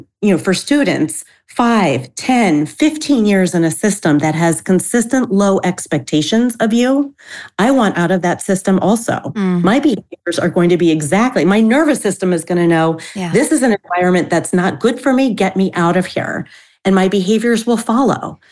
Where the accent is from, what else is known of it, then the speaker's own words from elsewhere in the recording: Florida, United States; moved away as an adult; So it's February in New England. I grew up in Florida. I've been living up here for 15, 16 years now, but oh my gosh, winters are hard for me.